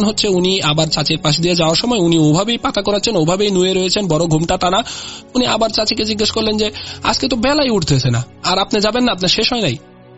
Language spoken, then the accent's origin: Bangla; Mymensingh, Mymensingh Division, Bangladesh; ত্রিশাল এবং ভালুকার মধ্যবর্তী বগার বাজারের আগে সাইনবোর্ড যে এলাকাটা, এই এলাকাটা হচ্ছে আমরা এখানে আমাদের গ্রামের বাড়ি। আমার আব্বা ওইখানে শৈশব কাটিয়েছেন, যৌবনে পরে ময়মনসিংহ শহরে চলে এসেছেন, আমরা থেকেছি ওই ওই জায়গাটায়।